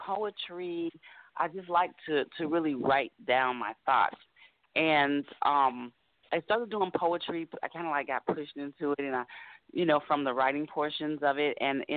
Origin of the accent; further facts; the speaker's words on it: Anaheim, California, United States; I'm originally from Anaheim, California.